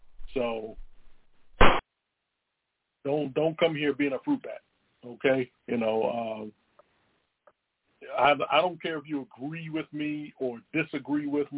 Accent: North Carolina, United States; I'm from Southeast Pearl, North Carolina.

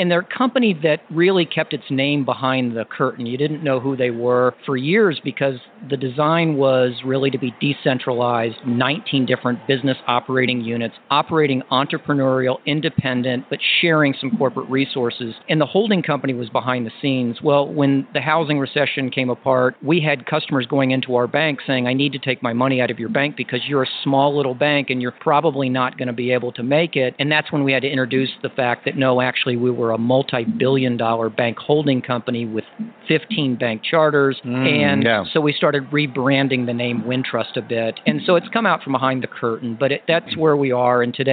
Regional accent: Columbus, Ohio, United States; I grew up in Columbus, Ohio, and went to Ohio Wesleyan University

